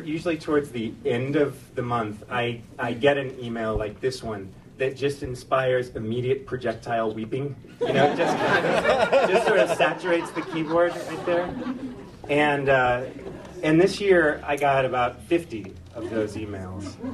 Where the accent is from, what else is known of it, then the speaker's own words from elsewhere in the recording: South Africa; moved away as an adult; now in London, United Kingdom; I'm South African and was sent to London in September on an extended holiday